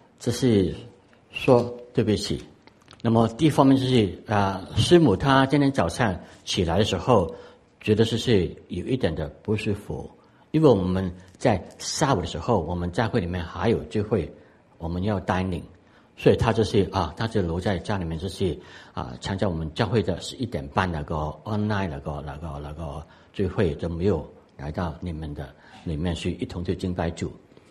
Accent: Hong Kong; Chinese is a second language; now in Canada; 我的背景是我在香港出生，香港长大，那么后来就年轻的时候就去到移民去加拿大，那么在加拿大已经有30多年的时间

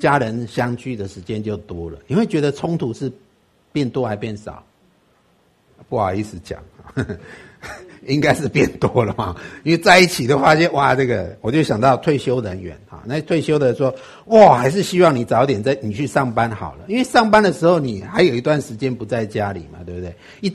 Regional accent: Taiwan; 大陆国外的人都比我们台湾人更紧张

